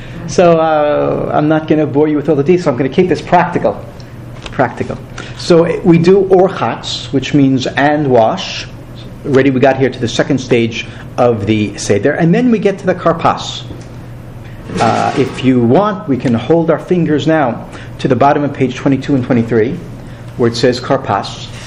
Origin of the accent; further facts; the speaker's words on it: Bay Shore, New York, United States; when I was growing up in Sinai Reform Temple in Bayshore, Long Island, going back lots and lots of years ago